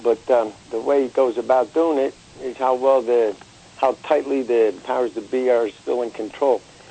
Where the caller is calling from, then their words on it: Pennsylvania, United States; I'm calling from the Poconos.